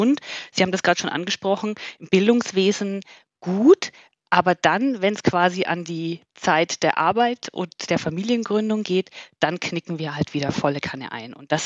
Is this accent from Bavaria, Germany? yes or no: yes; Bavaria, Germany; Ich sage gern salü, obwohl ich mittlerweile ich immer noch auffalle, weil ich oft Servus sage. Und das sagt man hier natürlich eigentlich gar nicht, aber ich komme ja eigentlich aus Bayern.